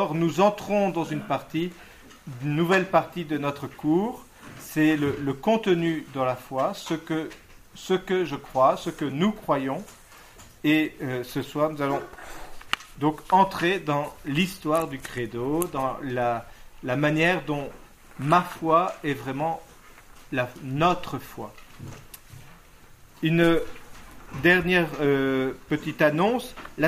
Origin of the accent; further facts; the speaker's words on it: France; Excusez-moi, je suis français, je ne connais pas très bien.